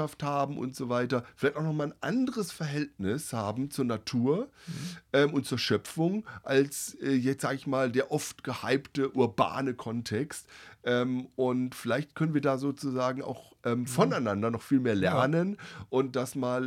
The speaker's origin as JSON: {"language": "German", "town": "Adelshofen", "country": "Germany", "tie": "born or raised there", "said": "ich bin ja im Dorf aufgewachsen, Adelshofen"}